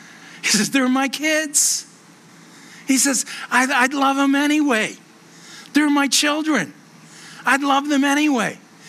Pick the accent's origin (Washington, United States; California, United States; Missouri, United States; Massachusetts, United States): Massachusetts, United States; Boston; accent: Boston; I'm a New Englander. I was born and raised in Boston. You can tell by the accent. I knew I wouldn't make it anywhere else. Nobody would understand me.